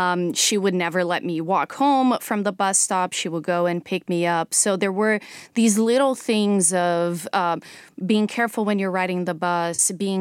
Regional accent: Brazil; growing up in Brazil in the 90s

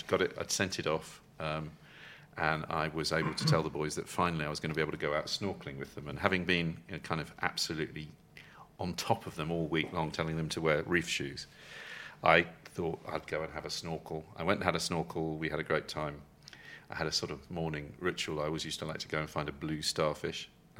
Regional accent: England, United Kingdom; So I go, and being very English

